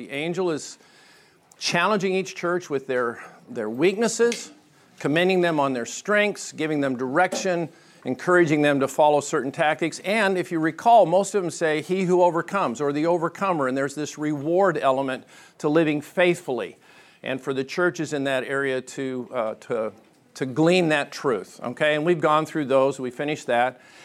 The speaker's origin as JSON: {"language": "English", "town": "Lake Oswego", "region": "Oregon", "country": "United States", "tie": "born or raised there", "said": "I grew up in Oregon. I actually went to high school at Lake Oswego High School. I grew up in that area"}